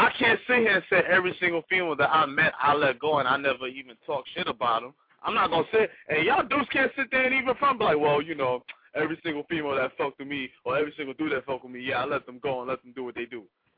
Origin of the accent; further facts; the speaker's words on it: Brooklyn, New York, United States; I'm from Brooklyn.